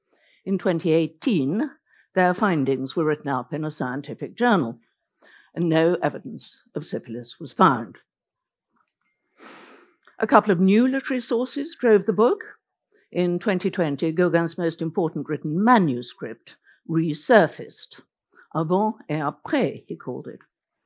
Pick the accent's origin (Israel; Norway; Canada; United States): Norway; first language Norwegian; English is a second language; Norwegian is my mother tongue, so I can read both languages.